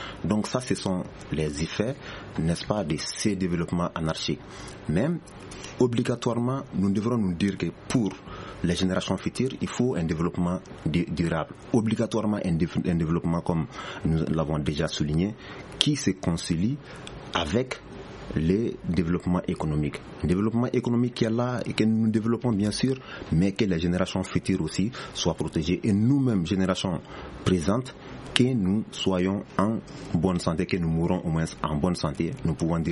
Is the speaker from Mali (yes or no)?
yes; Mali; chez nous au Mali